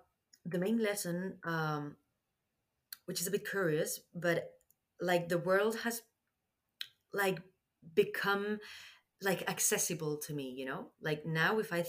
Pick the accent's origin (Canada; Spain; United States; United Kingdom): Spain; English is a second language; But I feel myself really Spanish. I mean, it's my home country, you know. I could be French, I could be whatever, Italian, you know, Portuguese, but I'm Spanish, you know.